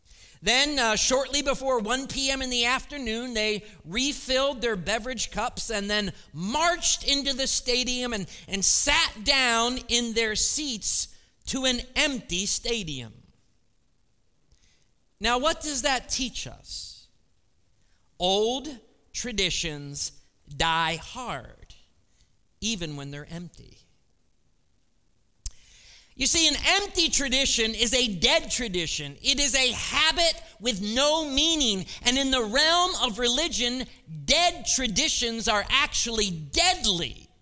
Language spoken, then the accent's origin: English; Ohio, United States; Well, some of you know this, not all of you do, but I grew up near Cleveland, Ohio. There, I admit it. We got it out. Cleveland.